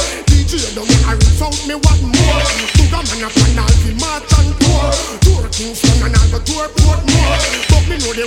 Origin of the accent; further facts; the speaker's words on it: Jamaica; I'm here from Jamaica, for in 10-4.